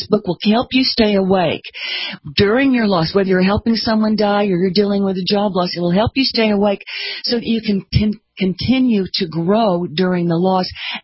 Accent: New York, United States; So I lost my hometown, New York. I lost my job in New York, which I loved.

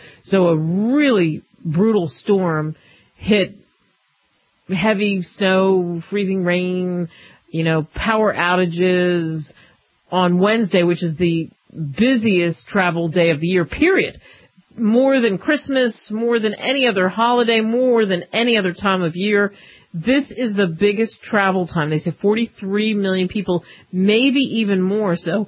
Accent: Philadelphia, Pennsylvania, United States; I come from Tasty Cake Land

